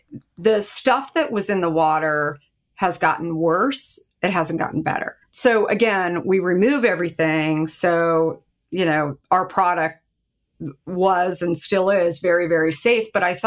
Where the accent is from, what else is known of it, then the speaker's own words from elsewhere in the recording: Arizona, United States; Like, you know, growing up in Arizona, I remember going down to Mexico a lot as a kid.